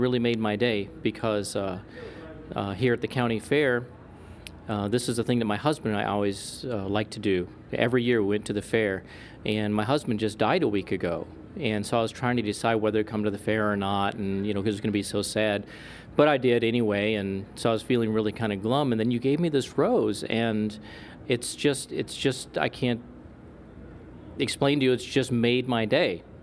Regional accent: DeKalb, Illinois, United States; I was born and raised in DeKalb, Illinois.

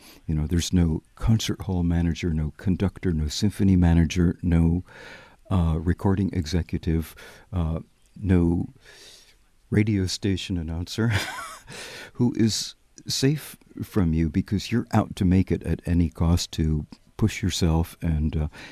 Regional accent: Maryland, United States; also born or lived in Washington, D.C.; I was born in Washington, D.C., not all that far from here, and lived my early years actually in Maryland.

